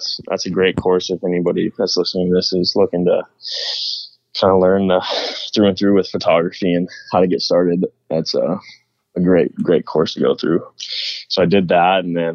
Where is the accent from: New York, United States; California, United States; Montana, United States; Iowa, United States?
Montana, United States; Billings; Grew up, born and raised in Billings, Montana. Montana boy through and through, and grew up hunting my whole life.